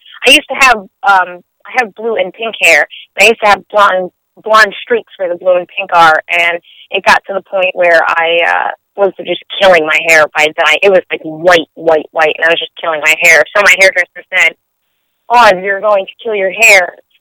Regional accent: North Haven, Connecticut, United States; Yeah, I mean, we're generally from North Haven.

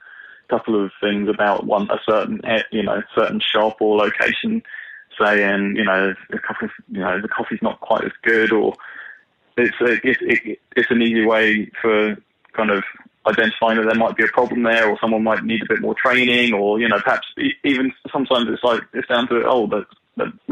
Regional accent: United Kingdom; you know, we're British, so think about all those people who are too polite to actually complain about things.

